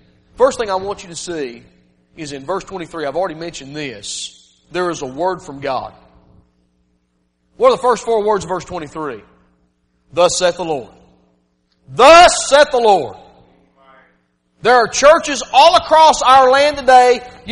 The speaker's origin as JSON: {"language": "English", "region": "the South", "country": "United States", "said": "Hey, I'm from the South."}